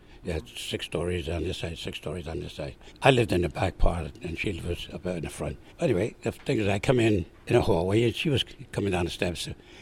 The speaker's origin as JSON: {"language": "English", "town": "Brooklyn", "region": "New York", "country": "United States", "tie": "born or raised there", "said": "Like I said, growing up in Brooklyn, you're exposed to all this kind of stuff."}